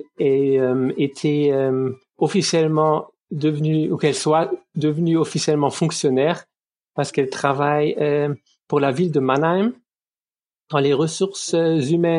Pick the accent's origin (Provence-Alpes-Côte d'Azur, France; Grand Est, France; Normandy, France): Grand Est, France; now in Germany; De France, très proche de l'Allemagne. Je viens de Lorraine, de Moselle.